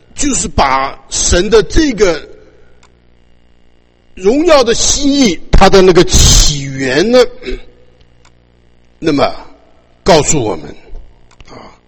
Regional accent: China; 所以呢，我们中国人循着中国人的这一套的思想观念下来

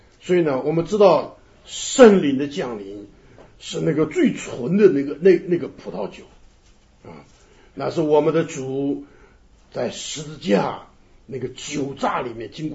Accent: China; 有的人像我们是中国人，出生中国人，那我们这个对中国有特别的感情

